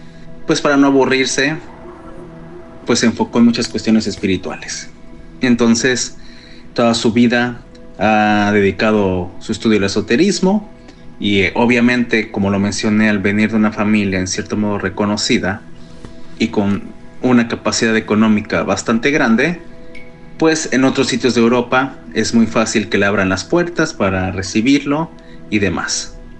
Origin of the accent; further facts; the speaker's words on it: Mexico; now in Portugal; Soy obviamente mexicano y tengo 2 años y medio, un poco más de 2 años y medio aquí en Portugal